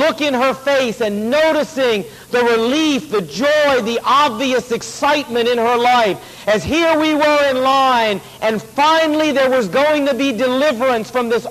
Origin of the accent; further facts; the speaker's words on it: Portsmouth, Virginia, United States; standing in this long line outside of an elementary school where I grew up in Virginia, down in Portsmouth.